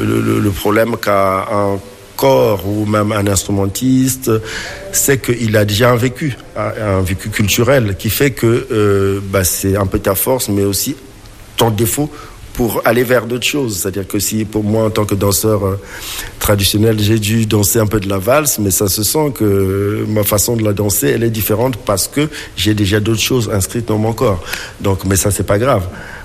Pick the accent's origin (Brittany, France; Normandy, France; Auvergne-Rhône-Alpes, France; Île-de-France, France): Normandy, France; je viens du monde du spectacle, donc je viens de Normandie d'ailleurs